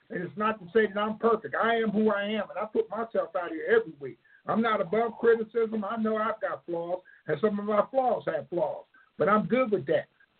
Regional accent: Harrisburg, Pennsylvania, United States; whether you're in my hometown, Harrisburg, Pennsylvania, Holler, PA, or wherever you're

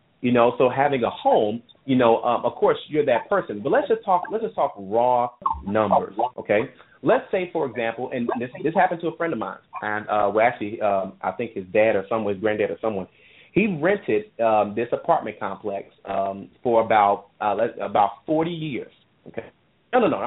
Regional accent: Memphis, Tennessee, United States; I know a big thing, I'm from Memphis, Tennessee.

